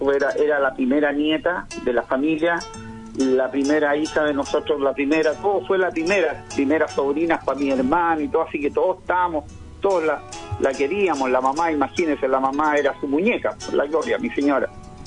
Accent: Maipú, Santiago Metropolitan, Chile; Mire, me crié en Maipú

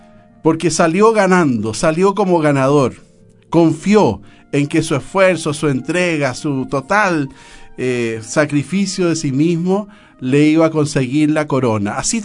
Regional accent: Chile; Así que los animo a todos a que realmente vivamos esa responsabilidad como chilenos y esa perseverancia como cristianos.

